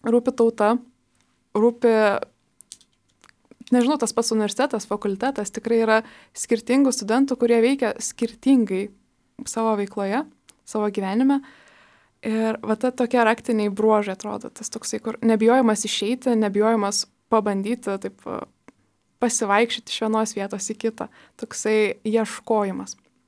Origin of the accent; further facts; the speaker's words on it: Kaunas, Kaunas County, Lithuania; esu kaunietė, tai irgi jau truputėlį galima apie mane kažką sužinoti, bent jau kurią krepšino komandą palaikau.